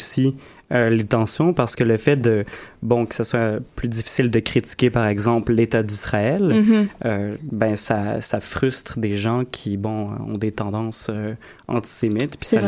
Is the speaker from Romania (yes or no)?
yes; Romania; parce que je suis roumain, donc je connais quand même un peu la problématique